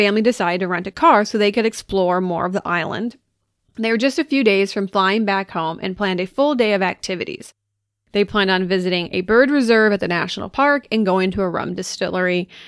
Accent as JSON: {"language": "English", "region": "Hawaii", "country": "United States", "tie": "born or raised there", "also_born_or_lived": "Florida", "said": "as you know, growing up in Hawaii and me living in Florida at some point"}